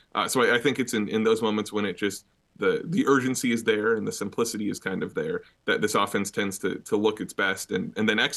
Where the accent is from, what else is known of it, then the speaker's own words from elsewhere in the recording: Minnesota, United States; I'm from Minnesota and worked up there for a while